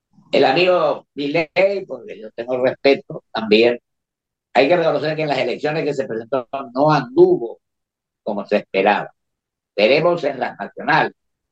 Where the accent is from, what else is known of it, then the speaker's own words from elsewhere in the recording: Argentina; como argentino, como ser humano